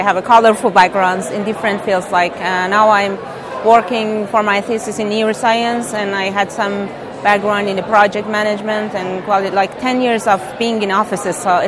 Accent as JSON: {"language": "English", "country": "Iran", "second_language": "English", "lives_now": "Finland", "said": "I'm from Iran and 36 years old"}